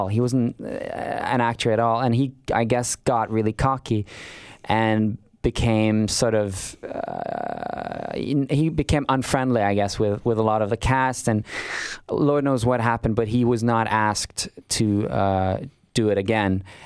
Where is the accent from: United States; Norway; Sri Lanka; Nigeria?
Norway; English is a second language; and I'm from Norway.